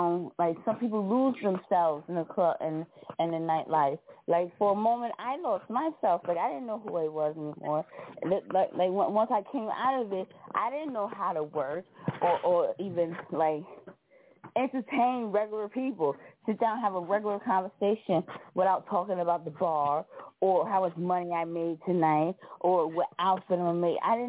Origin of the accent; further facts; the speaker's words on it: Hackensack, New Jersey, United States; because I grew up in Bergen County. I grew up in Hackensack. So we moved out of Newark, got us a house in the suburbs.